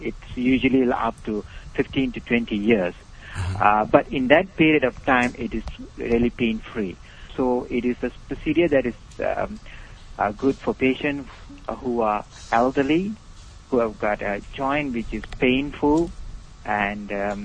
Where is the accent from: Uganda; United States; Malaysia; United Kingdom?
Malaysia; Okay, I am a Malaysian Indian. I'm the third generation Indian in Malaysia. I've done my basic degree in medicine in University of Malaya locally, and after that I joined the Malaysian Armed Forces.